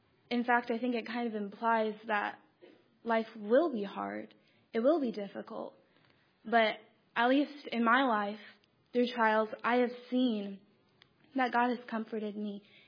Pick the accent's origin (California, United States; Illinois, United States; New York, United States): Illinois, United States; I am a junior elementary education major, and I'm from Illinois.